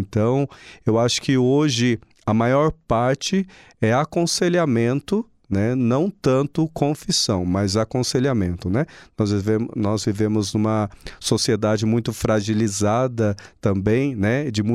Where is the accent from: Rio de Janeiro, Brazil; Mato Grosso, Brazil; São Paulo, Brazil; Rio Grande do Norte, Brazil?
São Paulo, Brazil; Itapeva; now in Xaxim, Brazil; eu fui ordenado na minha cidade natal, né, Itapeva